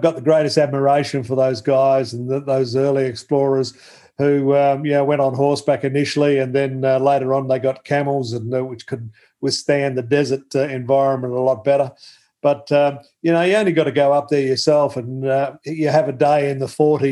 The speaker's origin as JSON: {"language": "English", "region": "Northern Territory", "country": "Australia", "tie": "born or raised there", "also_born_or_lived": "South Australia", "said": "I grew up in the Northern Territory and Northern South Australia, and ended up on the coast at Christie's Beach back in the early 60s"}